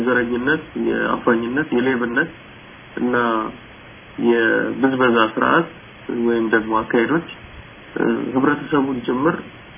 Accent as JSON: {"language": "Amharic", "region": "Addis Ababa", "country": "Ethiopia", "tie": "born or raised there", "said": "የተወለድኩት በአዲስ አበባ ከተማ ነው፣ መርካቶ።"}